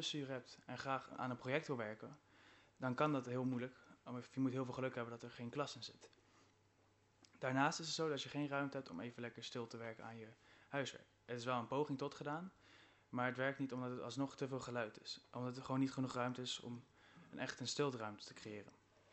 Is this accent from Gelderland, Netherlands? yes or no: yes; Valburg, Gelderland, Netherlands; En ik kom uit Valburg en leef dus ook in de Overbetuwe, gemeente Overbetuwe.